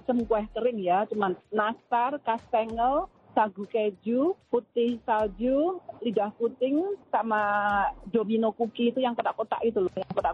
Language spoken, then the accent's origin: Indonesian; Blitar, East Java, Indonesia; now in United States; Saya dari Blitar.